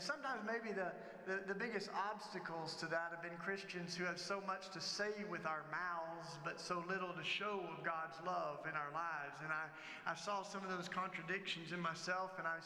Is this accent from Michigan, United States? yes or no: no; Tennessee, United States; I grew up in Tennessee, and I grew up in the Bible Belt.